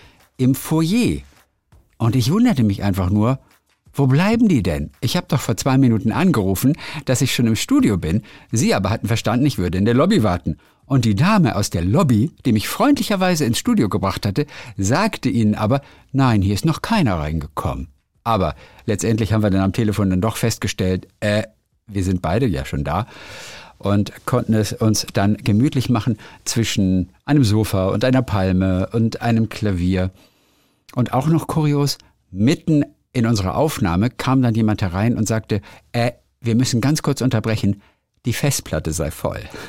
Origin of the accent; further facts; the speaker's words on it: Northern Germany, Germany; Ich komme ja auch aus dem Norden.